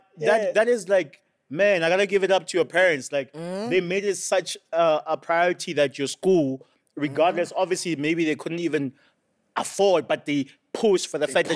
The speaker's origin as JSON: {"language": "English", "town": "Alexandra", "region": "Gauteng", "country": "South Africa", "tie": "born or raised there", "said": "So I was raised in Alex."}